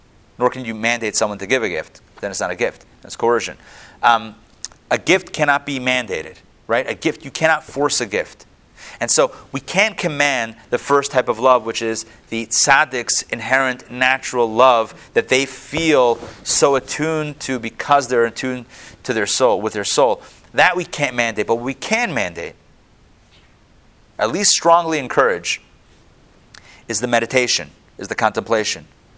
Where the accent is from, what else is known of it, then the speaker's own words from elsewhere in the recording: Pittsburgh, Pennsylvania, United States; Growing up in Pittsburgh, in Squirrel Hill, where this happened